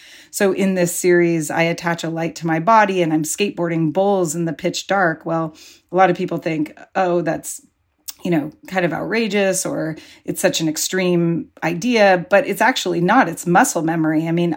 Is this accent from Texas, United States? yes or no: no; Pacifica, California, United States; when I was growing up in Pacifica